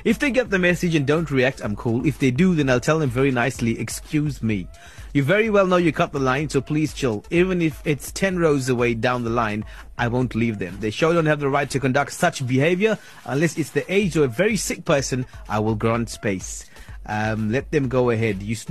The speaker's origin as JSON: {"language": "English", "country": "India", "said": "But believe me, you me, I'm an Indian woman."}